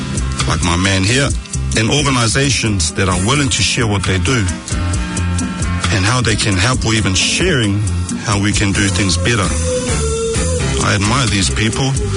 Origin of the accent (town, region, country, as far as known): Grey Lynn, Auckland, New Zealand; born or raised there